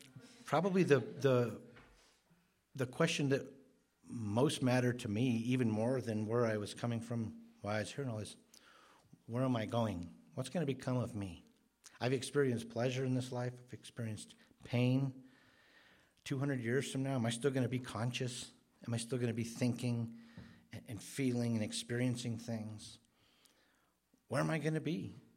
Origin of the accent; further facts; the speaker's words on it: New Mexico, United States; We're from New Mexico, so we would definitely call it a river